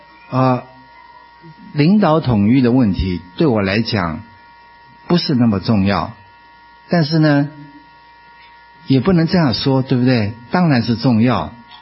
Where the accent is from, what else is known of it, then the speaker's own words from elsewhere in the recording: Taiwan; moved away as an adult; now in United States; 我从台湾来美国读书快50年了哈，50年前来的，大概到今年9月我就是50年了。